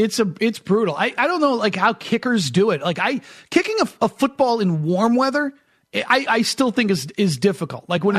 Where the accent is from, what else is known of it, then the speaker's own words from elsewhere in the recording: New England, United States; I grew up in New England. It's cold in New England. We get these storms.